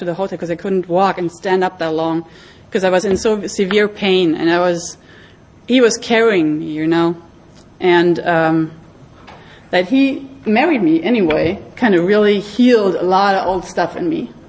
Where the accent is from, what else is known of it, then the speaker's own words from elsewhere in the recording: Sweden; English is a second language; I really wanted to go to Stockholm because I'm from Sweden, you know.